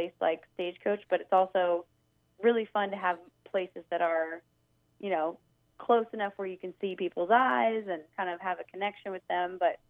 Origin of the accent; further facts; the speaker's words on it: California, United States; I mean, I'm from California, so I love being there at that festival.